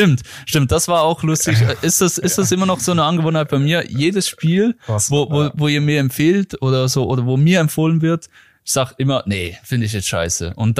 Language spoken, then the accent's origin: German; Switzerland; als Schweizer